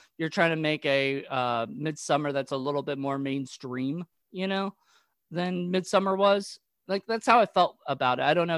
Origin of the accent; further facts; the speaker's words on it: Virginia, United States; See, I'm from Virginia, so everybody right. calls it the way, you know.